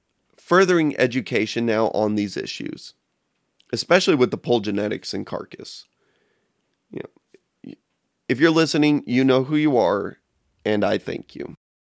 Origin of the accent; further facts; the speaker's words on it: Brazil; Like, I'm from Brazil.